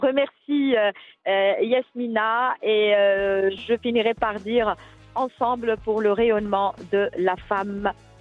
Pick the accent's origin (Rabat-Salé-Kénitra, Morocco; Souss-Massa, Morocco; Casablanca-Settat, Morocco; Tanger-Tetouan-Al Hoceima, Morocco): Rabat-Salé-Kénitra, Morocco; Rabat; Moi, je suis née, j'ai grandi à Rabat. Donc, juste pour expliquer les deux, donc, mon père est de Ouazen, ma mère est de Rabat.